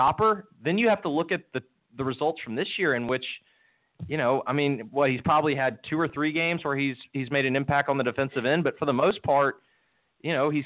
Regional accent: Memphis, Tennessee, United States; I was born and raised in Memphis

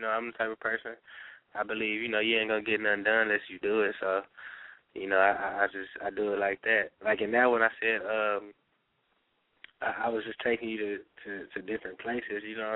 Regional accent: Austin, Texas, United States; I'm from Austin, Texas. One of the most creative places in the world.

